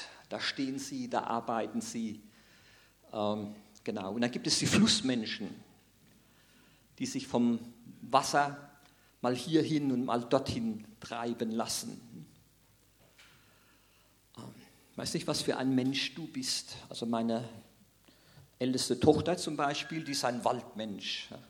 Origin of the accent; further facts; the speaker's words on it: Rhineland-Palatinate, Germany; ich komme ja aus der Pfalz